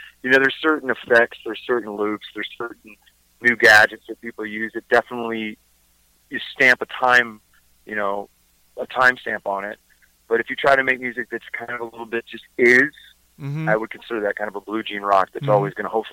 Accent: Clearwater, Florida, United States; born there; also born or lived in England / Kansas / Connecticut / North Carolina; now in Nashville, United States; I was born in Clearwater. We moved right to England. Then we came back, moved to Kansas, Connecticut, North Carolina, back to Florida, Los Angeles, and now I live in Nashville.

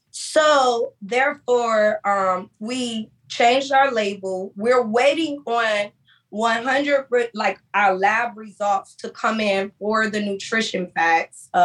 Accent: Miami, Florida, United States; Like, I'm from Miami. Like, they gave me love.

